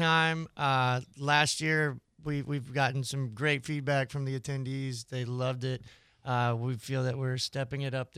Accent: Louisiana, United States; I'm not. I'm from Louisiana originally.

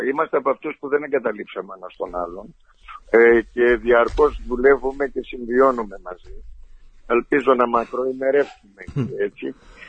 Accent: Epirus, Greece; Και στη δικιά μου, και στην Ήπειρο.

